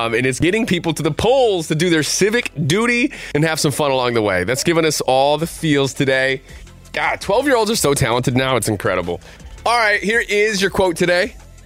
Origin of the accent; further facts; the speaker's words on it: Michigan, United States; I want to shout out Michigan, my home state, for coming up with a brilliant idea around the voting season.